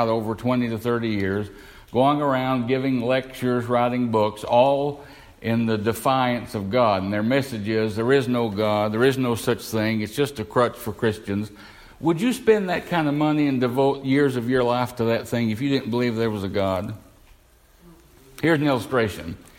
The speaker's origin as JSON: {"language": "English", "region": "the South", "country": "United States", "tie": "born or raised there", "said": "I was born and raised in the Bible Belt."}